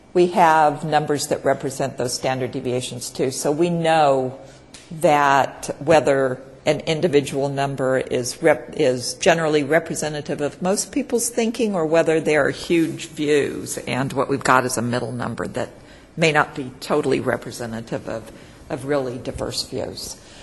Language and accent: English; United States; I do have to say that, as an American, I was very struck by the high scores in diversity.